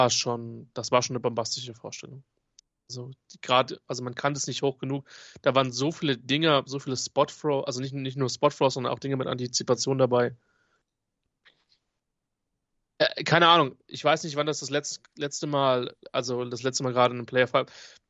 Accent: Germany; Gut, Nicola, du weißt, ich bin Deutscher.

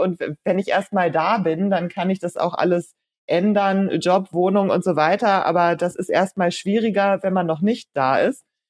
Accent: Hannover, Lower Saxony, Germany; born there; also born or lived in Japan; Genau, ich bin gebürtige Hannoveranerin. Ich war dann zwischendurch 12 Jahre nicht in Hannover und bin ziemlich weit in der Welt rumgekommen, darunter eben diese Jahre in Japan.

